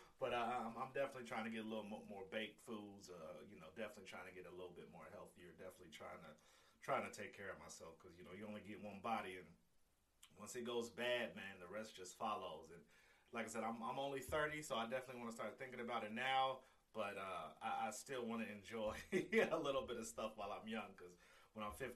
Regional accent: Ohio, United States; Y'all know I'm from the Midwest. I'm from Ohio, and I see it all here.

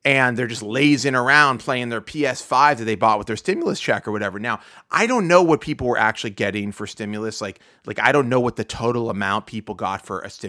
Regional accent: Pittsburgh, Pennsylvania, United States; I'm from Pittsburgh. I know people live in Pittsburgh and their rent's like $800.

